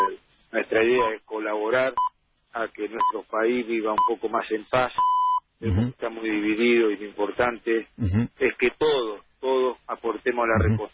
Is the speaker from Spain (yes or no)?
no; Luján, Buenos Aires Province, Argentina; yo soy de Luján, conozco algo del tema